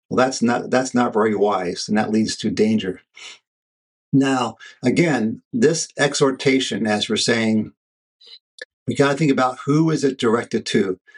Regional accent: the South, United States; Now, I'm reminded of my childhood growing up in the South, where we often could go to certain places where there's rivers

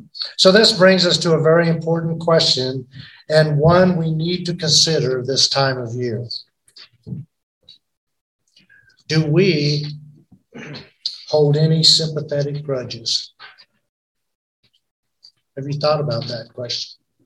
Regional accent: Nebraska, United States; Now, one thing I will say, I'm not from the South. I'm from Nebraska.

